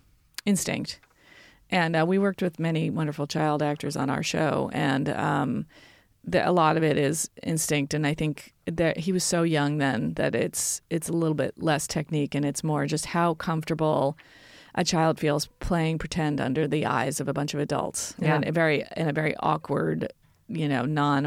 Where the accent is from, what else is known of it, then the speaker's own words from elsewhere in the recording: New Jersey, United States; I mean, I grew up in the New Jersey suburbs